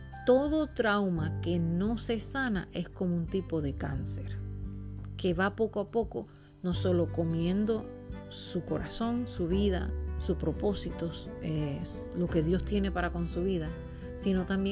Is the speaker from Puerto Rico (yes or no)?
yes; Puerto Rico; Soy puertorriqueña, así que si digo alguna palabra que para usted no es entendible, desde ya me disculpo